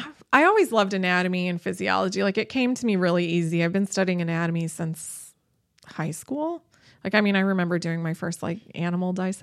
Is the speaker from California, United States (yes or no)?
no; Indiana, United States; now in Seattle, United States; I just wanted to get out of the Midwest. I'm from Indiana originally. So I got out to Seattle working in an orthopedic clinic.